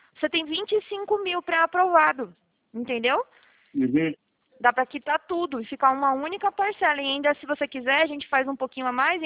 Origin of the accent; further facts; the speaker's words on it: Bahia, Brazil; also born or lived in South Brazil; eu nasci no sul, mas eu cresci na Bahia, né? Sinto muita falta de lá, tudo.